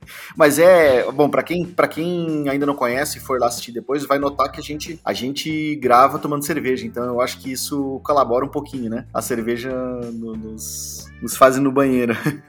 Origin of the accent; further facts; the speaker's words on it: São Leopoldo, Rio Grande do Sul, Brazil; also born or lived in São Paulo; now in Porto Alegre, Brazil; Eu sou de São Leopoldo, natural de São Leopoldo. Hoje eu moro em Porto Alegre, mas já morei em São Paulo também. Quando eu saí de São Leopoldo, uma cidade aí com 200 mil habitantes, fui morar em São Paulo